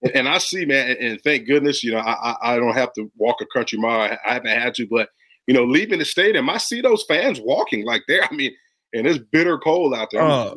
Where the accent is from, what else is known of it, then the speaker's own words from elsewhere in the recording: Florida, United States; I understand that, but guess what? I'm from Florida. I hated bear weather.